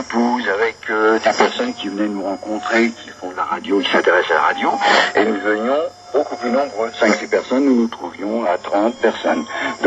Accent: France; je pense que chez nous en France, ils peuvent être dans les villes et qu'en campagne

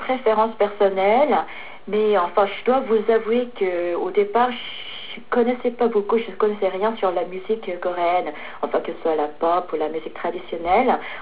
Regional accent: Abidjan, Côte d’Ivoire; born there; also born or lived in Paris, France; je suis née en Abidjan, et dans un pays francophone, et c'est pour ça

